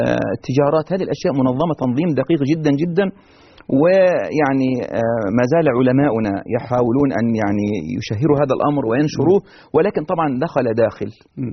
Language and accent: Arabic; Egypt; ولكن لو عندنا في مصر ذبح للبدوي أو الدسوقي أو ذبح لغير الله عز وجل لا نأكل منها قط